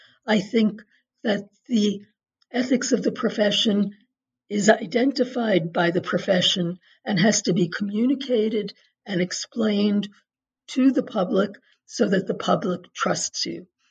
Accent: United States; I'm American, so I'm only really fluent in English.

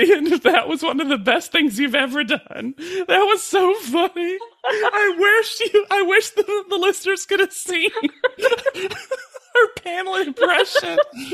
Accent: the South, United States; as a Southerner, do I think Southerners are better people? Yes.

